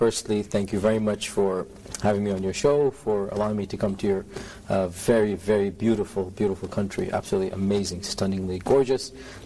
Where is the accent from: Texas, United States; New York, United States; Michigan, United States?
Texas, United States; Houston; born there; But I was born in Houston, Texas.